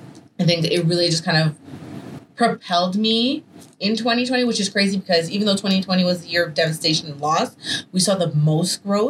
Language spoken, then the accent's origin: English; Montreal, Quebec, Canada; I didn't get to pursue journalism because it was not something where I'm originally from. I'm from Montreal.